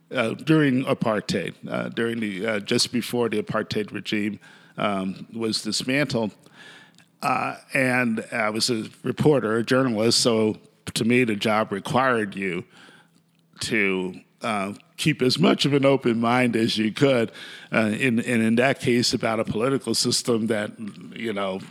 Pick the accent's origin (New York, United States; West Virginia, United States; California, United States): New York, United States; New York City; I grew up in the Bronx, New York, and I've had certain types of jobs, certain types of roles, certain types of life situations.